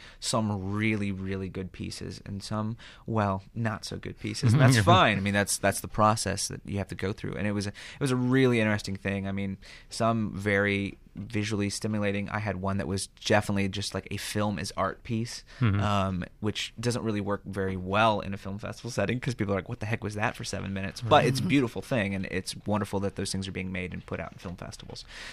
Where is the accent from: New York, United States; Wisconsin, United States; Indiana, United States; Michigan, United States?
Indiana, United States; Berne; being someone who was in my teens, I grew up in Bern, Indiana.